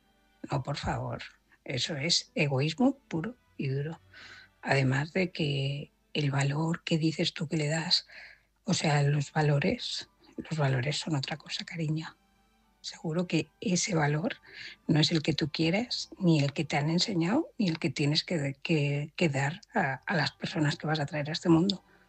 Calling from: Barcelona, Catalonia, Spain; de Barcelona.

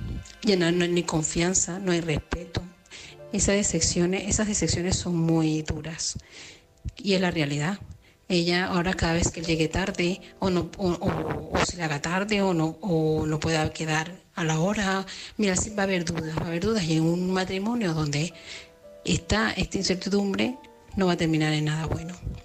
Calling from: Murcia, Region of Murcia, Spain; corresponsal de Murcia.

